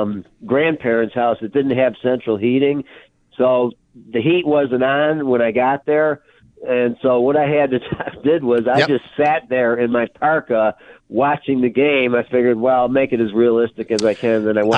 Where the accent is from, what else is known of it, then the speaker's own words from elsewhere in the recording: Buffalo, New York, United States; Well, first of all, I grew up in Buffalo in the University District.